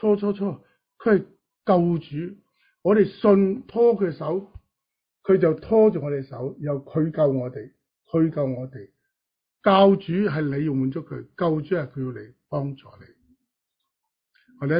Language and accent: Cantonese; China; 我哋中国人叫唔好有隔夜仇。